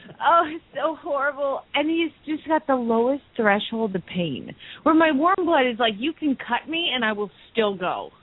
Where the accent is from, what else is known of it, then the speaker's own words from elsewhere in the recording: Phoenix, Arizona, United States; from Phoenix, Arizona, where it's sunny and 75 this time every day, all day, year-round, except for the summer.